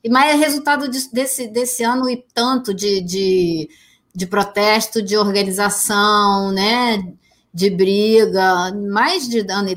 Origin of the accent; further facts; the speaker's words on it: Brazil; now in United States; Como eu disse, eu não cubro o Brasil, eu não moro aí, eu acompanho à distância, como brasileira interessada que sou e como jornalista